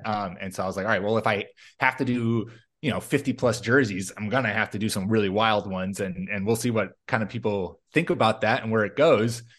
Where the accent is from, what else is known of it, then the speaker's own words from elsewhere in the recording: Massachusetts, United States; moved away as an adult; now in Minnesota, United States; I grew up outside of Boston, just moved to Minnesota